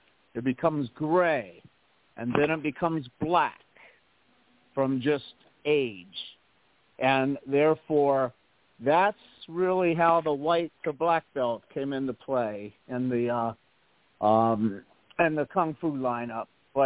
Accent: Ohio, United States; I grew up in Ohio, just a country boy.

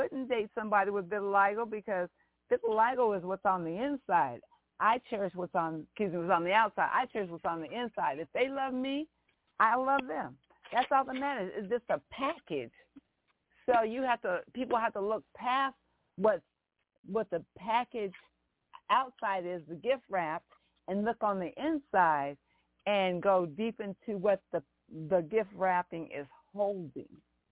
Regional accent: Washington, United States; The only person I have come in contact with vitiligo was a lady, and I'm from Washington State.

